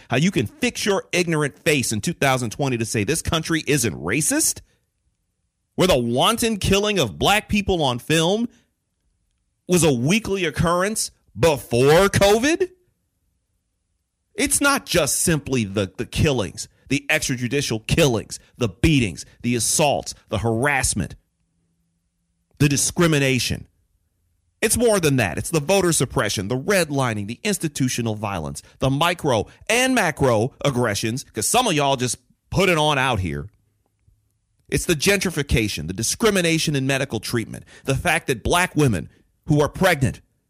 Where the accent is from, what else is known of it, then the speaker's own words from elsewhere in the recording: Detroit, Michigan, United States; I grew up in Detroit.